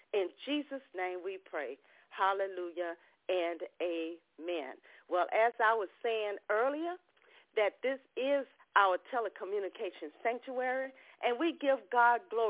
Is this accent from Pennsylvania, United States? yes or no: no; Ocean Springs, Mississippi, United States; from Ocean Springs, Mississippi